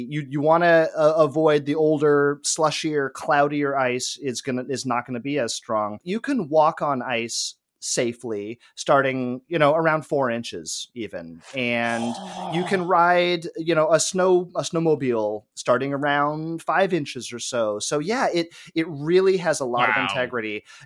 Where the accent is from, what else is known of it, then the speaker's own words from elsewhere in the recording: Los Angeles, California, United States; But yeah, I mean, growing up in Los Angeles, this was not ever a concern of mine.